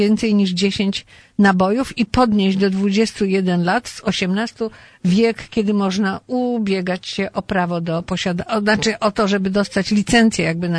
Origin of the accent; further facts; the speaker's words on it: Łódź, Łódź Voivodeship, Poland; ja pochodzę z Łodzi, a nie z żadnego Dolnego Śląska.